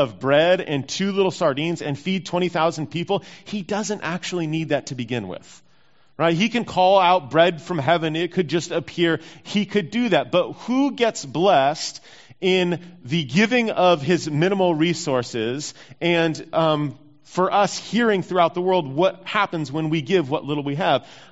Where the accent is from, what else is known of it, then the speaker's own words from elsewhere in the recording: California, United States; So they're leaving, and I'm from Northern California.